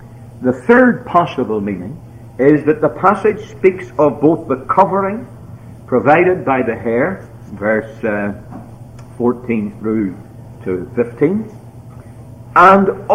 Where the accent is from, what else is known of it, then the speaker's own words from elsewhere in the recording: Northern Ireland, United Kingdom; I'm from Northern Ireland